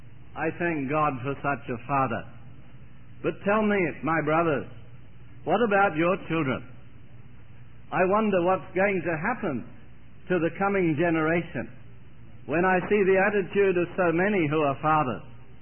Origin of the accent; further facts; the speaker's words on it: Sydney, New South Wales, Australia; I grew up in Sydney during the Depression years. My father was just a navvy on the local council, a hard-working man.